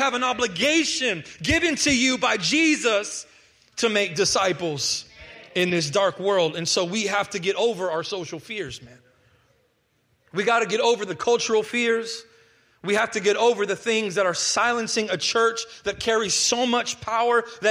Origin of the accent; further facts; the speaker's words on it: The Woodlands, Texas, United States; I grew up near the Woodlands.